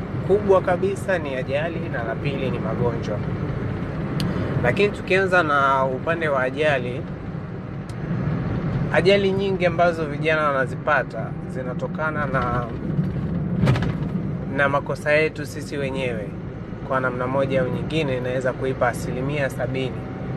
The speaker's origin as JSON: {"language": "Swahili", "country": "Tanzania", "said": "natokea Tanzania"}